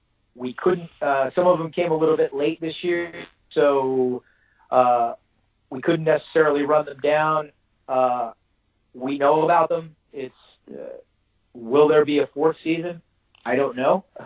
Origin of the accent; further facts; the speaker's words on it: Texas, United States; I'm a Texan, so I'm in favor of the wall